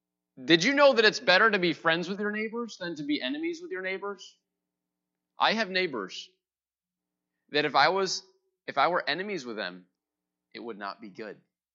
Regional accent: United States; But I'm an American and I have rights.

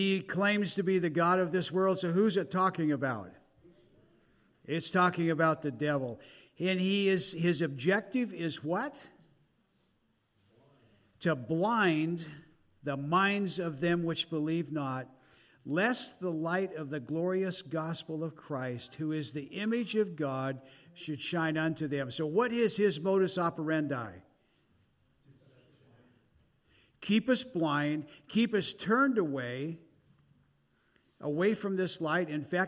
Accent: Libby, Montana, United States; It's amazing I come from Libby, Montana, and see somebody that was a classmate a long time ago.

